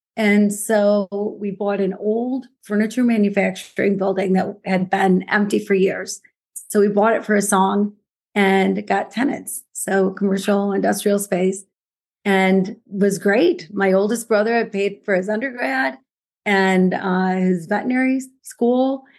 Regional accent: Grand Rapids, Michigan, United States; I grew up in Grand Rapids, Michigan, so I'm a Midwestern girl with a lot of spunk, perhaps.

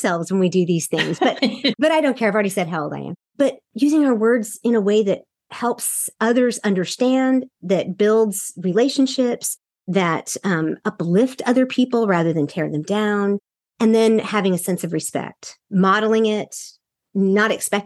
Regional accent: South Korea; Like I said, I grew up in Korea and they build things very quickly.

